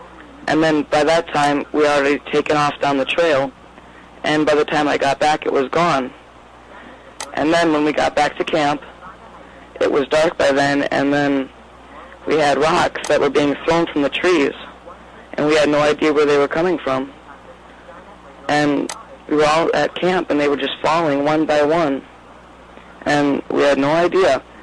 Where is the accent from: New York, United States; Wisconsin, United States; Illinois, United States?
Wisconsin, United States; Well, I'm from Wisconsin, and I first contacted Tom when I found his website